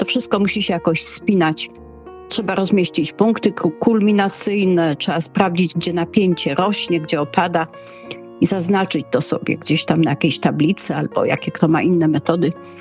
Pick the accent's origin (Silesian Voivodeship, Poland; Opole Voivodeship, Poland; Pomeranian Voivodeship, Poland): Silesian Voivodeship, Poland; U nas na Śląsku jest to słowo gwarowe